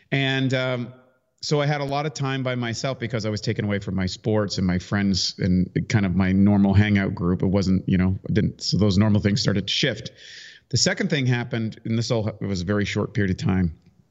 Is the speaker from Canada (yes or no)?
yes; Canada; I was born in Canada, a little rural town I grew up in. And when I was 15